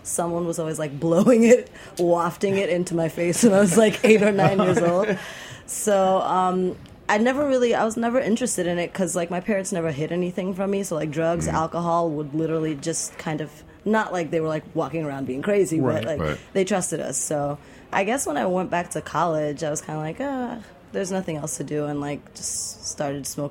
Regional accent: Jamaica; but I'm Jamaican

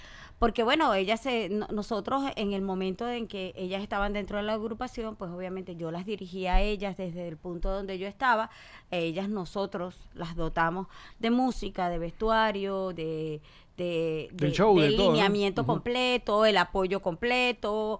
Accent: Venezuela; moved away; tú te fuiste de Venezuela, yo me fui de Venezuela

